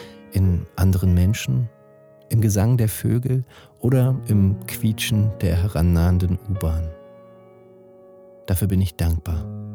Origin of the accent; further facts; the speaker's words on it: Berlin, Germany; wie ein Leuchtturm in der rauen Berliner See. Und auch wenn ich diesen Fixpunkt in meiner Heimatstadt nicht unbedingt als geografische Orientierung bräuchte